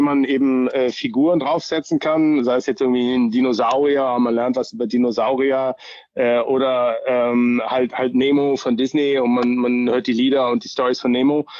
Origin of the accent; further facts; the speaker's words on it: Germany; now in United States; ich bin ja schon auch ein bisschen als Deutscher groß geworden mit einem Kassettenrekorder und Benjamin Blümchen und Bibi Blocksberg und Hallo Spencer und so. Dann auch als Vater hier in Amerika war das schwierig für mich